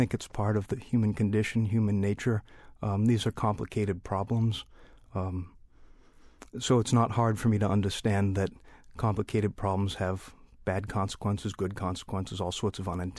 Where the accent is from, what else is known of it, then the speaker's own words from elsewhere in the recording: United States; Well, the right words are hard because I'm an American, he's an Iraqi, and our worlds are very different.